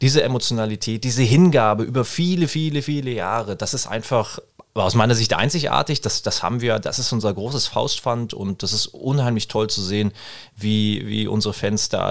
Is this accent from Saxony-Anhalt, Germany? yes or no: yes; Haldensleben, Saxony-Anhalt, Germany; 36 Jahre. Stolzer Papa einer kleinen Tochter und gebürtiger Haldensleber, komme also hier aus der Region